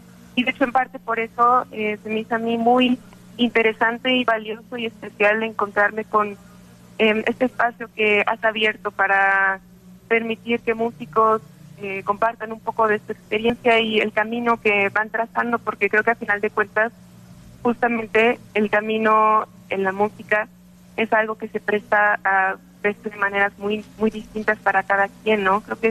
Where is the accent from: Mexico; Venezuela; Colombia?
Mexico; Soy pianista mexicana.